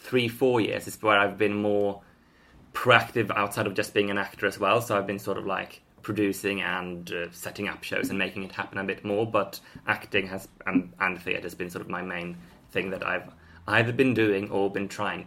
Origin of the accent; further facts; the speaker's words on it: Sweden; now in Highgate, United Kingdom; I'm from Sweden.